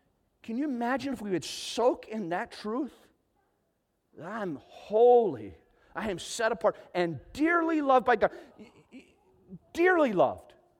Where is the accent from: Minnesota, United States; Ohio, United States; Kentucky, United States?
Minnesota, United States; Proctor; I grew up in Proctor, Minnesota. I've said that like a billion times.